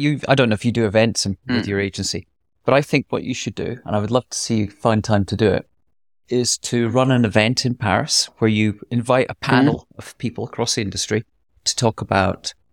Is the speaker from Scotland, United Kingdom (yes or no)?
yes; Scotland, United Kingdom; accent: Scottish; because I had my light Scottish accent